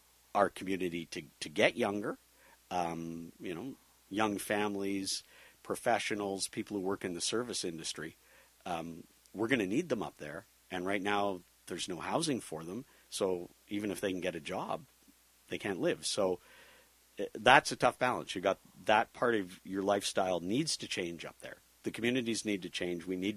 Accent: Sunshine Coast, Queensland, Australia; But we grew up on the Sunshine Coast, and yeah. I live now, you know, about a kilometer and a half from my family home.

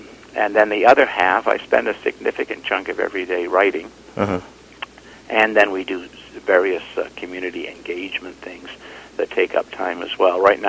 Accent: England, United Kingdom; now in Toronto, Canada; I grew up starting out in England, and my father was a bailiff, farm bailiff, and then we moved eventually to Toronto

